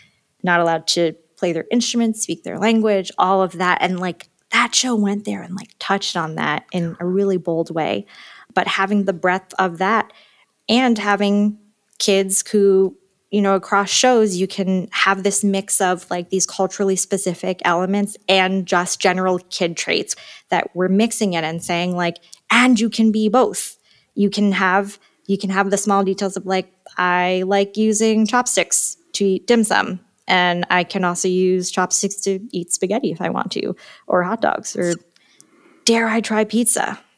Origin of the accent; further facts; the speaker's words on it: United States; for me, I'm Chinese American. I know not everyone is American in this country, but for me, it was really important to be like, okay, I'm Chinese American.